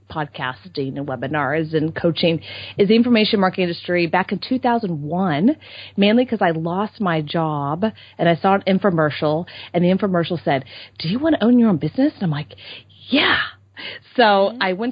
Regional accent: Houston, Texas, United States; Ex-Houstonian and currently in Texas. So we're Texan women here.

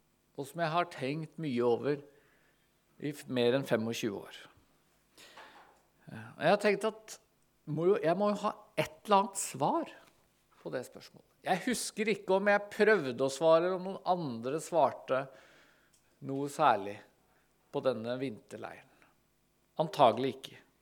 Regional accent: Tønsberg, Vestfold, Norway; Jeg kommer altså fra Tønsberg i Vestfold, vokst opp med kristendom, vokst opp i et kristent ungdomsmiljø knyttet til Misjonssambandet.

